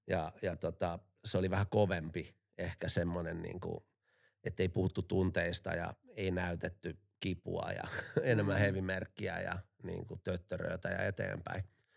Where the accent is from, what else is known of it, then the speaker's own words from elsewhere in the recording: Helsinki, Uusimaa, Finland; Mähän olen syntynyt Helsingissä ja ollut aikamoinen altavastaaja aina. Ja mä muistan nuoruudesta, kun me ollaan Malmilla asuttu